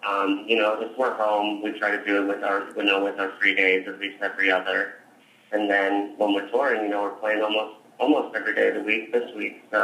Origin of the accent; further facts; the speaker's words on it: Colorado, United States; growing up in Colorado, I was here, you know, for most of high school